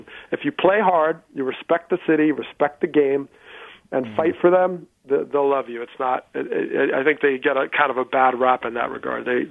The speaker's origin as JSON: {"language": "English", "region": "New Jersey", "country": "United States", "tie": "born or raised there", "said": "and I grew up in Jersey, so I knew Lenny's New York Mets career."}